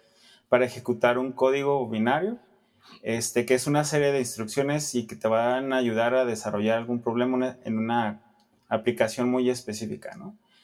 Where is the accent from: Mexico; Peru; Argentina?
Mexico; Aguascalientes; moved away as an adult; now in Guadalajara, Mexico; yo soy originario de Aguascalientes.